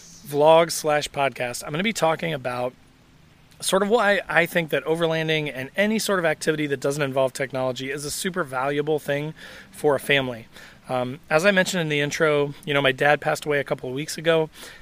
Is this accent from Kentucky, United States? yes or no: no; Indiana, United States; from everything that I've learned from growing up in Southern Indiana